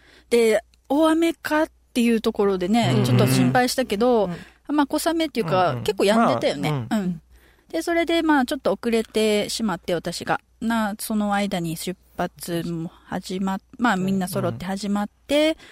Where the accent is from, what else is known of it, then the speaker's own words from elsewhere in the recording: Naha, Okinawa, Japan; 私那覇で育ってきたんだけど